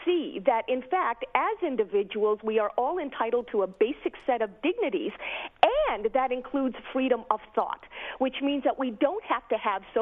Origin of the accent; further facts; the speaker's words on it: Canada; cringe at the thought of being introduced by you or anybody else as that Canadian, Muslim, lesbian, feminist.